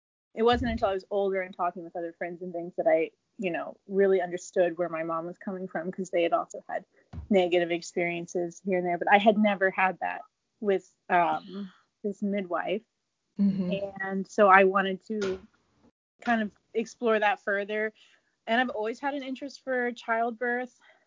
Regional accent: Charleston, West Virginia, United States; Well, I grew up in Charleston, and my family is from West Virginia way back.

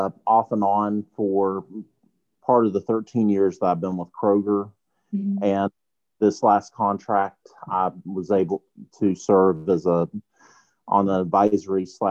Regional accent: Grayson, Kentucky, United States; now in Williamstown, United States; I was actually born in June 13th, 1985, and originally I'm from Grayson, Kentucky. But as of right now, I've lived the last 13 years in Williamstown, West Virginia, or actually Vienna.

